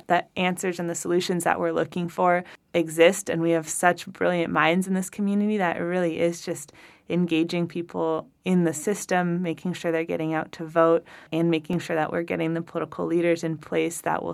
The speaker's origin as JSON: {"language": "English", "town": "Sebastopol", "region": "California", "country": "United States", "tie": "born or raised there", "said": "As a millennial, I've grown up, born and raised in Sonoma County, mostly Sebastopol, but also the green belt between Roanoke Park and Santa Rosa."}